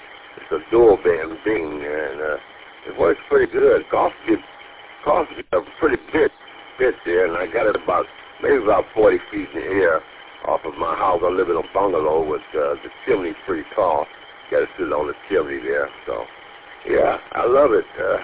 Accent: Detroit, Michigan, United States; Born and raised in Detroit, but never been, well, that far east.

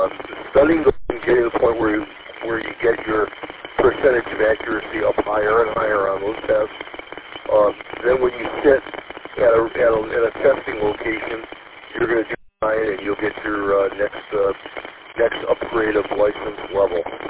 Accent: Michigan, United States; so I'm actually from Cal, Michigan. You're correct, Cal. And that's where my house is

